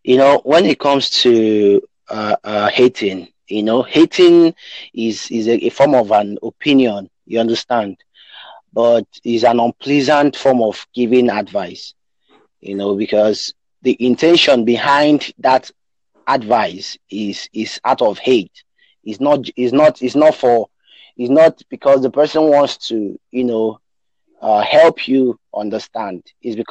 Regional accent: Nigeria; Okay, Brazil. Okay, I'm from Nigeria.

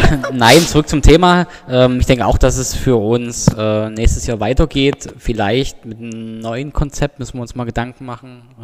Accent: Aachen, North Rhine-Westphalia, Germany; Ich komme ja aus dem Ghetto hier in Aachen.

